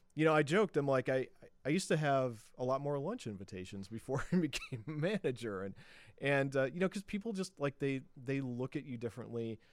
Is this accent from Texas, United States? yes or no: no; Chicago, Illinois, United States; Because I grew up on the South Side.